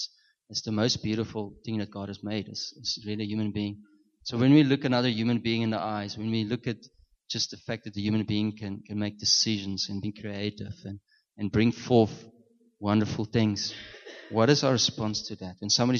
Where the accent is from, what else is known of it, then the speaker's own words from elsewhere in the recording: Namibia; I grew up in Namibia, and I grew up on a farm.